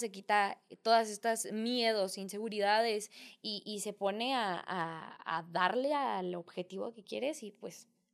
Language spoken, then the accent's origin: Spanish; Ciudad Juárez, Chihuahua, Mexico; tengo que siempre especificar de qué parte del norte vengo. O sea, sí me ha pasado ¿y de dónde vienes, no? Ah, de Juárez.